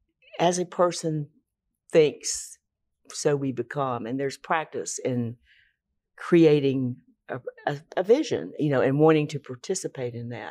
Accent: Charlotte, North Carolina, United States; born there; I was born in Charlotte.

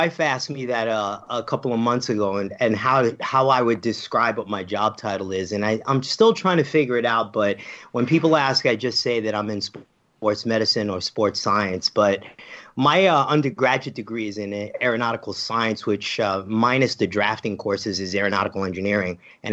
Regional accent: Bronx, New York, United States; Yeah, I'm born and raised in the Bronx. Went to school in Florida, but I pretty much haven't left the nest for too long.

